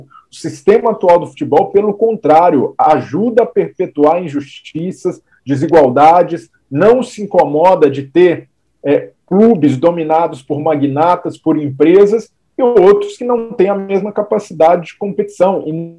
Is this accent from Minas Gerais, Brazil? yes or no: yes; Belo Horizonte, Minas Gerais, Brazil; Sim, sou de BH.